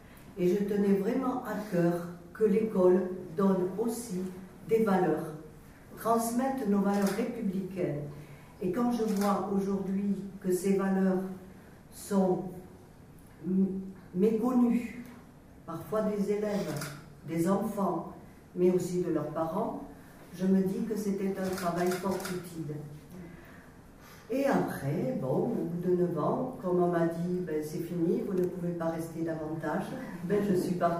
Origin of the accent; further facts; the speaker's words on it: Pierrefitte-Nestalas, Occitanie, France; Je suis originaire de Pierrefitte, née à Lourdes. Donc, j'ai passé une grande partie de ma vie sur le département